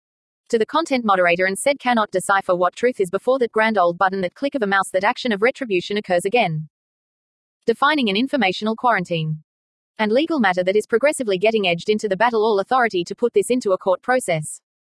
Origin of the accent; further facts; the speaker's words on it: San Bernardino, California, United States; Born and raised in San Bernardino, California.